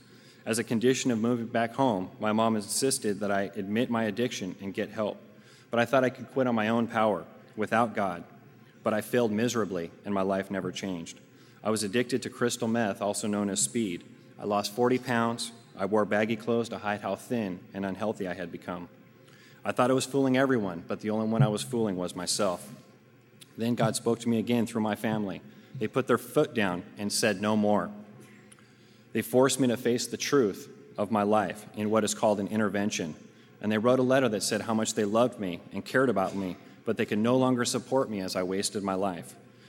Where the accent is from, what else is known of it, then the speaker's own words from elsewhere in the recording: Orange County, California, United States; I grew up right in Orange County.